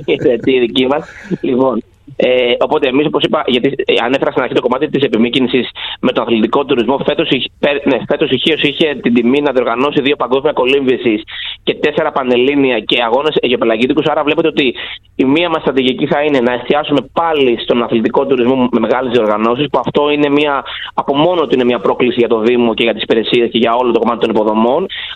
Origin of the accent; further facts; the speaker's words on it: Chios, North Aegean, Greece; δεν το λέω επειδή είμαι χιώτης